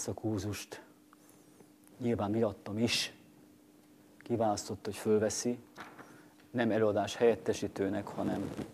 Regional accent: Nyíregyháza, Szabolcs-Szatmár-Bereg, Hungary; born there; mert én közel születtem az igaz, hogy Szabolcsba, Nyíregyházán.

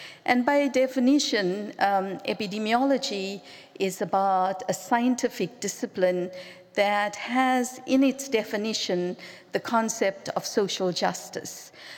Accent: South Africa; I come from South Africa. I'm a third generation South African. And I was considered I'm still a black South African. And living in apartheid South Africa

